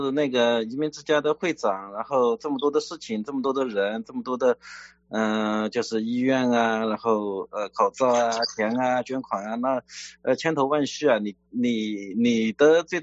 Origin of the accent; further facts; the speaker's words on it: China; 我们中国人，在海外也好，在国内也好